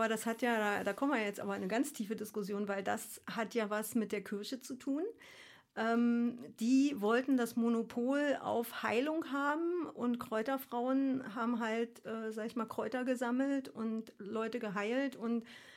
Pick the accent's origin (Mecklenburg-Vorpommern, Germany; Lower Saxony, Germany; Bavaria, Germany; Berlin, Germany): Berlin, Germany; also born or lived in Frankfurt / Darmstadt / Australia / Switzerland; Genau, ich bin, nicht in Köpenick. Ich komme ursprünglich aus Ostkreuz.